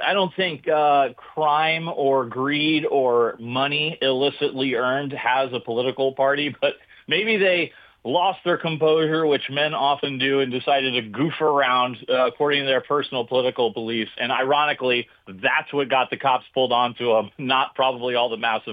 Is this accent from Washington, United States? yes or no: no; San Diego, California, United States; San Diego, my hometown, really had the first Antifa convictions